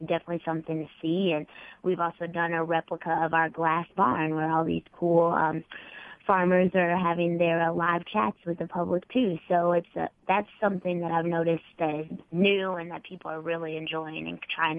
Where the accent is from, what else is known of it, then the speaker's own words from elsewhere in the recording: Indianapolis, Indiana, United States; I'm born and raised in Indianapolis. I'm kind of I'm definitely a city girl